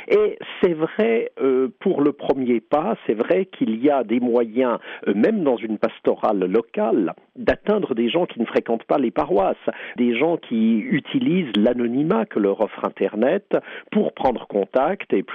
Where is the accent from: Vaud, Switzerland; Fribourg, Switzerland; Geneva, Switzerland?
Fribourg, Switzerland; born there; je suis né à Fribourg, en Suisse, en 1957.